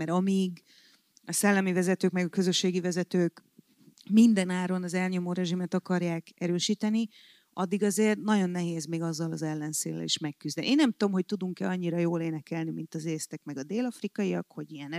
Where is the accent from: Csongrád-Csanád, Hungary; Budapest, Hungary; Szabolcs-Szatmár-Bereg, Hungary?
Szabolcs-Szatmár-Bereg, Hungary; Hát nem, én rendkívül nyírségi vagyok, sajnálom.